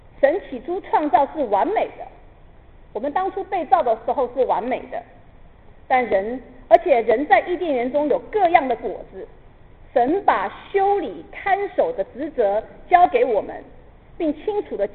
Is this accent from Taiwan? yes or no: no; China; 你记得我们中国人讲学徒